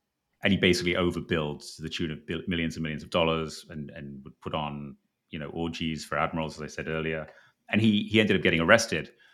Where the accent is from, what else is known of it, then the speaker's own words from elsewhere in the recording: England, United Kingdom; I mean, I'm from England